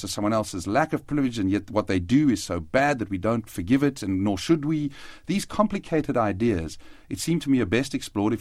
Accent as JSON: {"language": "English", "country": "South Africa", "said": "it's a very frightening thing sometimes as a South African filmmaker. You feel your film has to be completely definitive because we don't get to make a lot of films, and I think a lot of our directors feel this pressure to somehow be definitive of the whole country"}